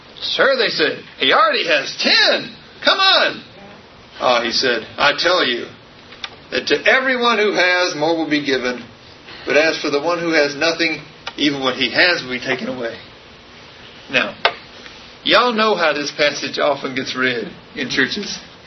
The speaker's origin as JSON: {"language": "English", "town": "King", "region": "North Carolina", "country": "United States", "tie": "born or raised there", "said": "I grew up in the South on the other side of our racial divide. I grew up in a little place called King, North Carolina, that's out in tobacco country. And I was raised there by Southern Baptists"}